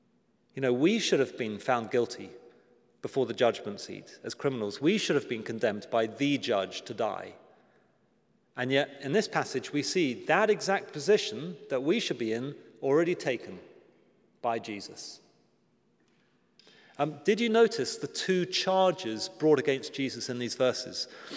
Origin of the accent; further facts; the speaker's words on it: United Kingdom; You know me, I'm a Brit and love to go back a few centuries.